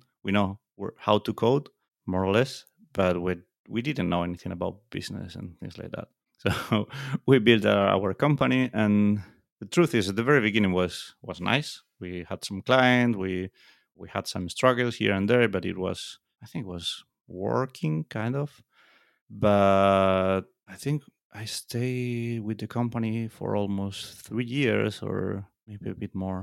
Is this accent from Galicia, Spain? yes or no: yes; Galicia, Spain; I was born here in Galicia, in a very small village, very, very close to Portugal, so just the border.